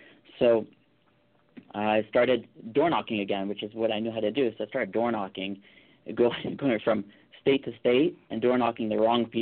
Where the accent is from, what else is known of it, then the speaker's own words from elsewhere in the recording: Calabasas, California, United States; So I grew up in the Calabasas area and right out of high school, I knew I wanted to get into real estate.